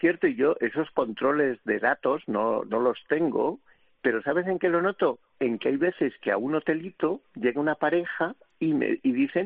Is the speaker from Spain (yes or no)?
yes; Villacastín, Castile and León, Spain; mármol y piedra para competir con mi pueblo, con Villacastín